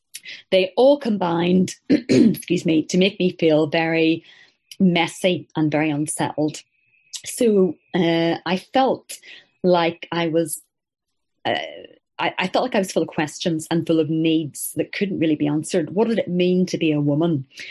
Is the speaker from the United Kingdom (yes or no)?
yes; Northern Ireland, United Kingdom; so I grew up in Northern Ireland, very sort of happy, settled environment, very comfortable.